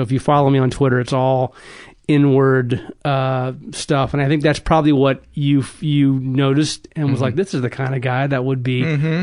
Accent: Sterling, Virginia, United States; Yeah, I'm from Sterling, Virginia, a little suburb outside of Washington, D.C.

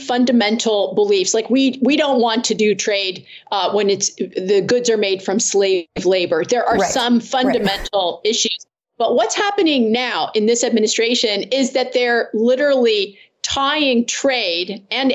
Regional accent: Pennsylvania, United States; in my home state of Pennsylvania, it's 50 days of early voting.

